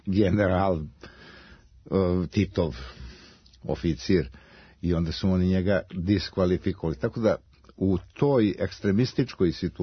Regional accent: Serbia; mi smo iz Srbije

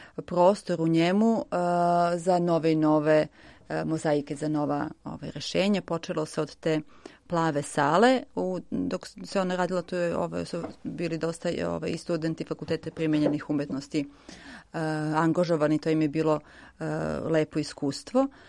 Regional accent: Aleksinac, Southern and Eastern Serbia, Serbia; pošto sam ja poreklom iz Aleksinca

